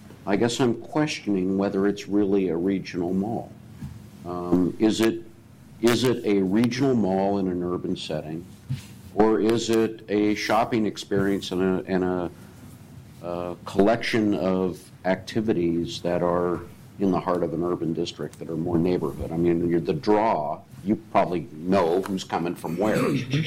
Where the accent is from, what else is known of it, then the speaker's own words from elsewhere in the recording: Portland, Oregon, United States; I remember I grew up on the West Side, and going to Lloyd Center was a big deal.